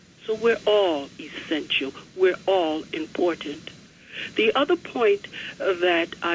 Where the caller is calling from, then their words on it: New York, United States; I'm calling from Long Island.